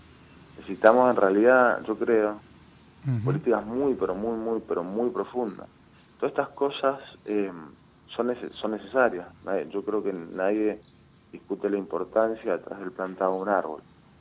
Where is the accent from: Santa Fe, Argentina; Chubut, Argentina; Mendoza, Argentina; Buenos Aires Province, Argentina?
Mendoza, Argentina; Yo soy de Mendoza